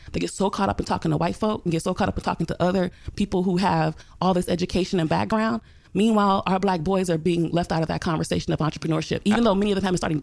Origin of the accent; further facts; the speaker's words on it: Los Angeles, California, United States; growing up in South Central, going to the schools, I went to both Manual Arts High School and Washington Prep High School. Both of them felt like prison, both of them. Manual Arts is down the street from USC.